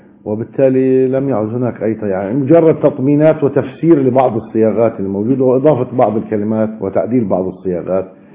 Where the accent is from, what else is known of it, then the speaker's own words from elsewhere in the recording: Gaza, Gaza Strip, Palestine; أنا أحد أبناء غزة والذي حرمت بسبب الانقسام من التوجه إليها منذ أكثر من 3 سنوات، بيتي في غزة وأسرتي والدي وإخوتي في غزة